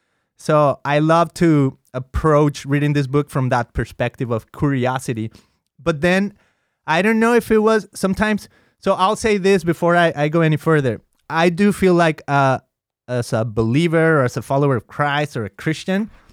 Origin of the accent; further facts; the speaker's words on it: Mexico; even though I grew up in Mexico, but I grew up, out of all the different ramifications, I grew up more like in the Protestant type of church growing up and whatnot.